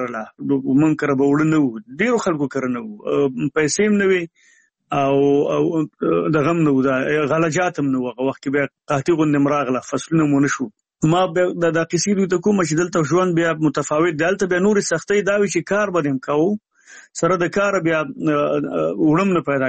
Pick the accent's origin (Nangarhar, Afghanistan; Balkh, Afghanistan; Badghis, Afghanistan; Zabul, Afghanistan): Nangarhar, Afghanistan; زمونږ کلی د دغه نه ډېر لرې دی د جلال آباد نه د ښار نه چې 15 کیلومتره یو خوا